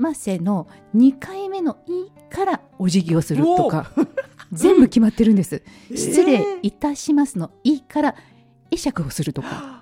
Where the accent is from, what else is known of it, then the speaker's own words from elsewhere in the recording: Kobe, Hyogo, Japan; 私自身が神戸出身でして